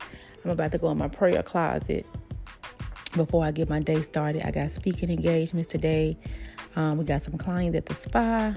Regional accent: Memphis, Tennessee, United States; And I am from Memphis, Tennessee. And Memphis is super small. So, you know, the word gets around pretty fast. And so I was pretty popular in Memphis.

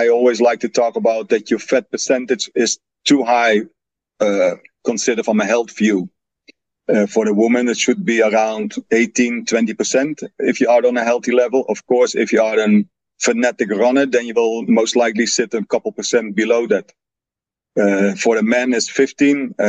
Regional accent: Netherlands; English is a second language; you say my name already. I'm original from the Netherlands

